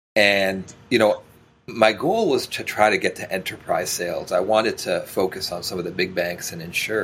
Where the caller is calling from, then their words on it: Toronto, Ontario, Canada; I am joining from beautiful Toronto, Canada.